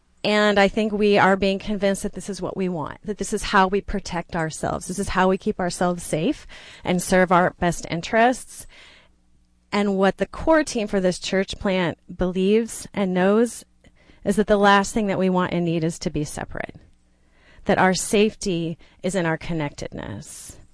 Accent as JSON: {"language": "English", "town": "Austin", "region": "Texas", "country": "United States", "lives_now": "Houston, United States", "said": "So I, in part, never expected to find myself in Houston because I'm from Austin. And in fact, all four of my grandparents lived here."}